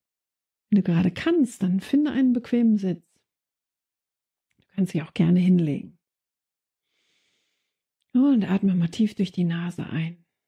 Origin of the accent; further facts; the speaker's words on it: Germany; Ich komme aus Deutschland, er aus Kanada. Mein Englisch ist ziemlich flüssig und er spricht gar kein Deutsch.